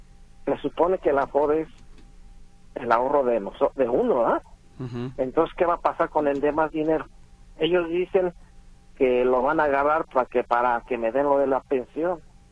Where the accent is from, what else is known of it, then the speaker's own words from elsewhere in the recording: Mexico City, Mexico; yo soy de la Ciudad de México